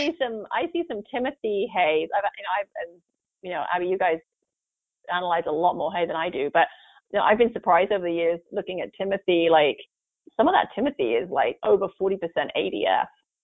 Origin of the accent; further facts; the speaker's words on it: England, United Kingdom; Yeah, I grew up in England